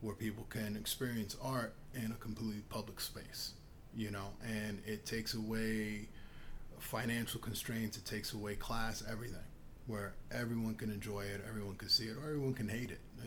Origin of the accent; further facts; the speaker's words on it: Bronx, New York, United States; I grew up in the South Bronx, and this is crack era South Bronx